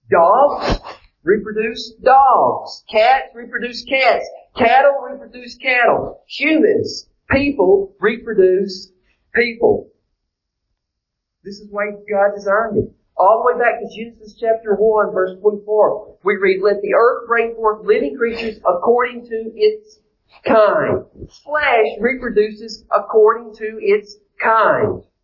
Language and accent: English; Loretto, Tennessee, United States; I'm from Lawrence County, Tennessee. Actually, I'm from Loretta, Tennessee. But growing up in Loretta, when we went shopping, we went to Lawrenceburg.